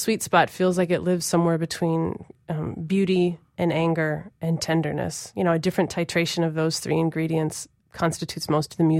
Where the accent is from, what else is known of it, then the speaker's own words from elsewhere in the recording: Minnesota, United States; as much as I love the values that I gleaned from a childhood growing up in Minnesota